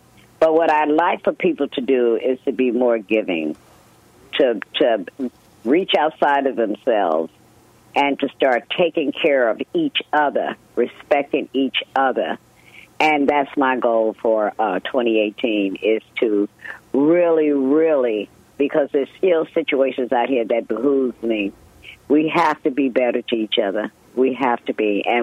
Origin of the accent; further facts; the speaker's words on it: the South, United States; But I grew up in the South, so I am an exceptional cook.